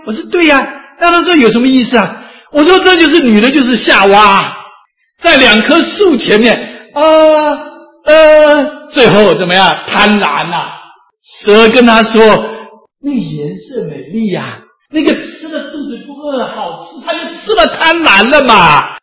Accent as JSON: {"language": "Chinese", "country": "China", "said": "已经让我们认识到神，我们中国人更感恩，不是吗？"}